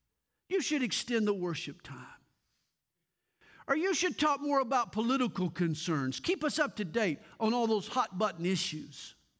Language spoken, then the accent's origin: English; the South, United States; I was raised in the Bible Belt, but trust me, I got a whole lot more belt than I got Bible.